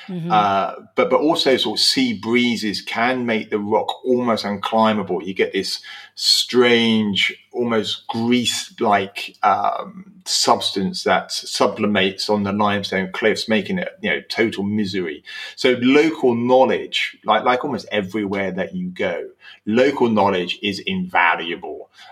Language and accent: English; Slough, South East England, United Kingdom; born there; And you have to remember, I was born in Slough.